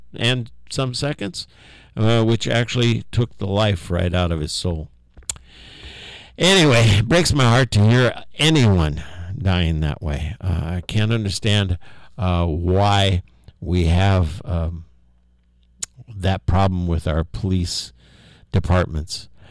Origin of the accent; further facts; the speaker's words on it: South Bend, Indiana, United States; I grew up in South Bend, Indiana. I went to school at South Bend Central, which is about 30-35% African American.